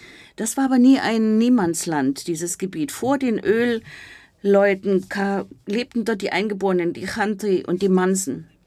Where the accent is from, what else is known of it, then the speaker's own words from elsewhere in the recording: Khanty-Mansi Autonomous Okrug, Russia; Es gab einen weiteren Ort in der Nähe meiner Heimatstadt. Kogalym heißt er, auch ein Zentrum der Ölindustrie.